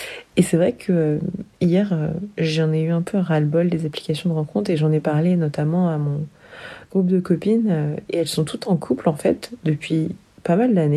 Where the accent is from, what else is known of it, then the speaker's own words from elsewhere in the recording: Paris, Île-de-France, France; je viens de Paris. J'ai 25 ans et je suis célibataire depuis plus d'un an maintenant.